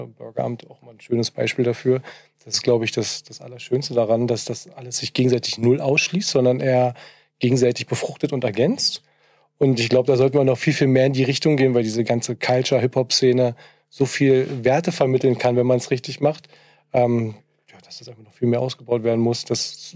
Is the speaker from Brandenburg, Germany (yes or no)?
yes; Brandenburg, Germany; Eigentlich völlig behütet aufgewachsen auf dem Dorf, wenn du so willst, in der Nähe von Potsdam.